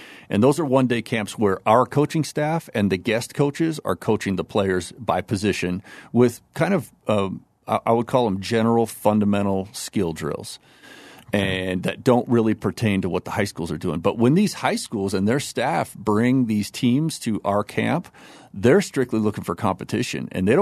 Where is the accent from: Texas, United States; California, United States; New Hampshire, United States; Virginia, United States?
California, United States; Oakland; And that's where I grew up in the Oakland area.